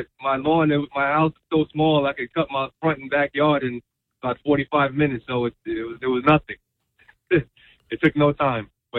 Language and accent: English; Roselle, United States; In Roselle.